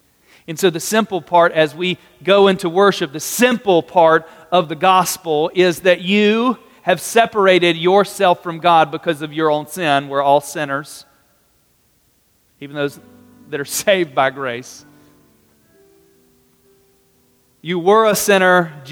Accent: Carthage, North Carolina, United States; I am from Carthage, North Carolina. It is in the country. We did get our second stoplight not too long ago, so we're moving up in the world.

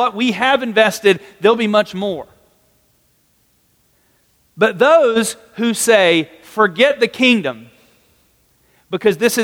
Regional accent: Carthage, North Carolina, United States; I am from Carthage, North Carolina. It is in the country. We did get our second stoplight not too long ago, so we're moving up in the world.

